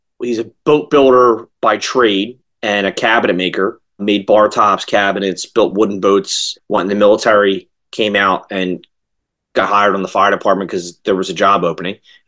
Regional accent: Collingswood, New Jersey, United States; Yeah, so I grew up in Collingswood. It's like a bedroom. So it's a town now.

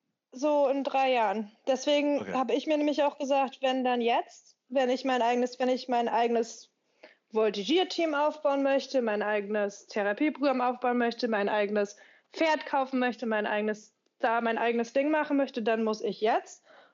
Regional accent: Rostock, Mecklenburg-Vorpommern, Germany; Wir müssen nach Rostock, ne? Also mitten in Mecklenburg, Rostock. Ich meine, ich liebe, das ist meine Heimatstadt.

